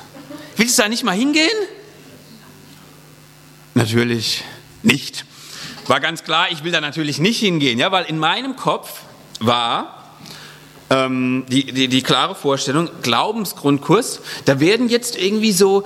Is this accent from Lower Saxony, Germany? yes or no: no; Baden-Württemberg, Germany; ich bin jetzt kein Franke, sondern ich komme eigentlich ursprünglich so aus der Heidelberger Ecke und ich komme auch nicht aus irgendeinem christlichen Hintergrund